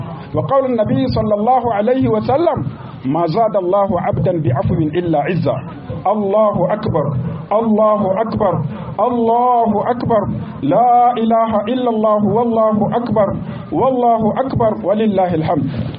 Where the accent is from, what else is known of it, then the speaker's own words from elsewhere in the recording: Niger; اللهم احفظ بلادنا النيجر واجعله آمنا مطمئنا